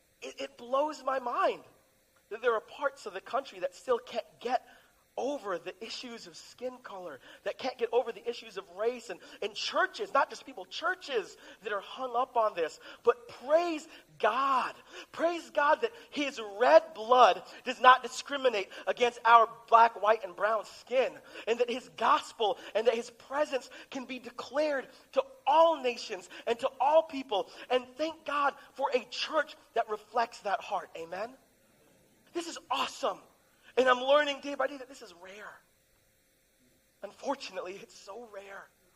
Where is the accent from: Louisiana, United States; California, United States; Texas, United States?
California, United States; I was blessed. I grew up in Southern California. Those were not things that I thought about regularly as a brown person.